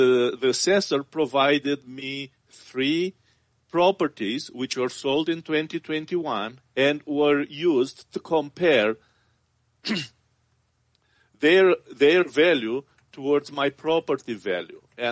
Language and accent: English; Canada; being Canadian and not fully U.S. residents yet.